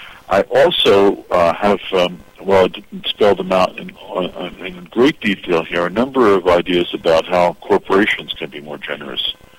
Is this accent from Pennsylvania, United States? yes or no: yes; Philadelphia, Pennsylvania, United States; I'm from Philadelphia, so good thoughts usually coming out of Philadelphia would be my first comment.